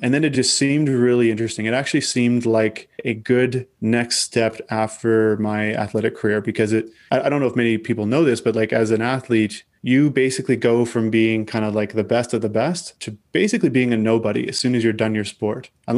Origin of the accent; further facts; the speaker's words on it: Saskatchewan, Canada; I grew up in Southern Saskatchewan in a small community just south of Saskatoon.